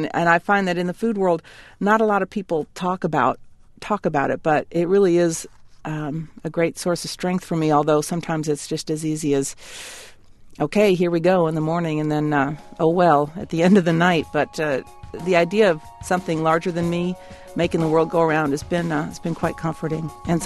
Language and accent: English; Alaska, United States; and I'm feeling all insecure, and I was from Alaska, right? And here I am at the San Francisco Chronicle